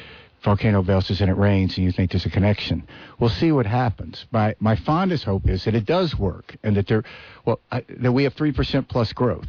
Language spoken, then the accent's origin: English; Mississippi, United States; I wrote this book about growing up in Mississippi called The Last Season that was focused on the bond that my father and I had when I was growing up